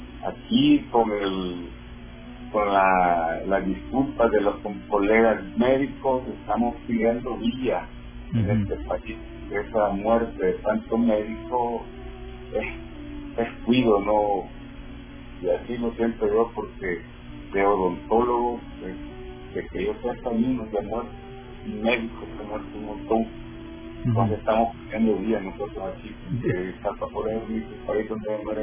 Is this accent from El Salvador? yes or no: yes; San Isidro, Cabañas, El Salvador; aquí en la metrópoli durante la semana y el fin de semana allá en mi pueblo, porque yo soy de San Isidro Cabañas.